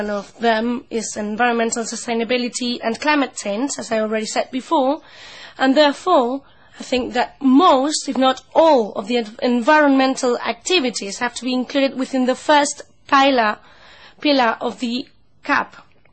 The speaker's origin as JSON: {"language": "English", "country": "Spain", "said": "When I talk to all these different agriculture organizations, for example in Spain, in my home country, and I talk to them"}